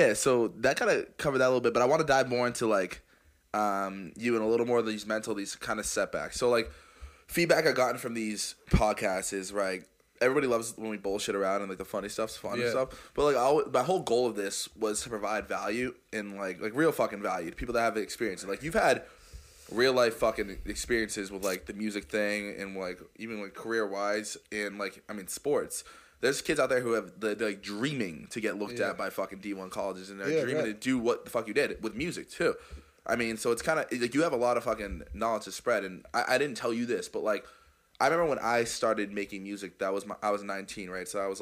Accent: Massachusetts, United States; Like I'm not from Boston. I'm a Yuppie, but I mean I'm from the Cape.

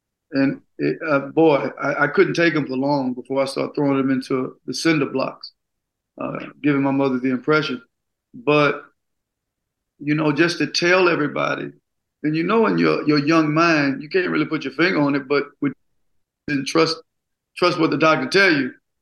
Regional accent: Gulfport, Mississippi, United States; Oh, man, about 4 or 5 blocks from the beach, single parent, poverty

